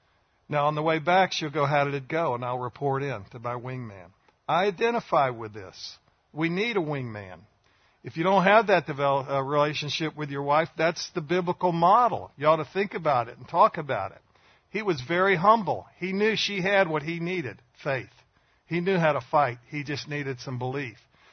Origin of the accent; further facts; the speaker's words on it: the South, United States; I grew up in the South